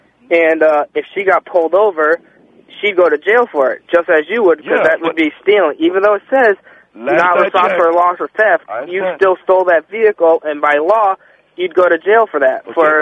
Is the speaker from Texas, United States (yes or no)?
no; Schenectady, New York, United States; Up here, I'm from Schenectady, New York